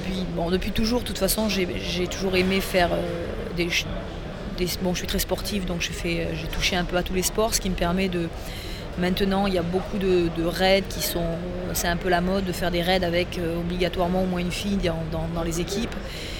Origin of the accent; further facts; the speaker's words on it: Provence-Alpes-Côte d'Azur, France; Moi, je suis des Alpes de Haute-Provence.